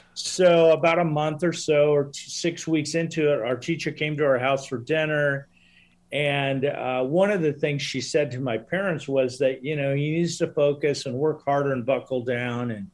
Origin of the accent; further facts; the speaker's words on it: Oregon, United States; Yeah, I grew up in the States in a small rural town in Southern Oregon in the 60s and, had amazing parents.